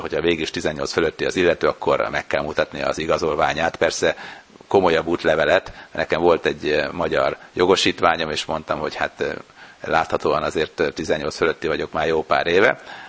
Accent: Hungary; aki amikor megtudta, hogy magyar vagyok, akkor örömmel letette oda a csülköt az asztalomra

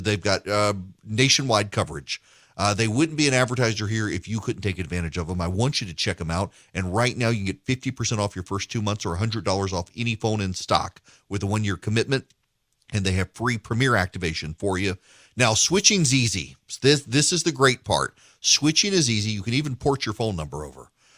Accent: Dubai, United Arab Emirates; I grew up in the Middle East, was raised in Dubai and had a computer in my classroom starting in first grade, an Apple IIe. And I realize I'm the anomaly for particularly for someone in my age group in my 40s.

